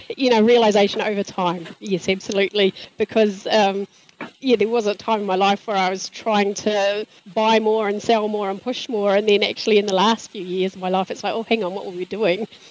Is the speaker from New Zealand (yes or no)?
yes; Whangarei, Northland, New Zealand; also born or lived in Waikato; now in Auckland, New Zealand; I grew up in Whangarei, university in the Waikato, and basically after a stint overseas, I've been stuck in Auckland for the last 20 years. I'm raising my family here and working here. I consider myself from the north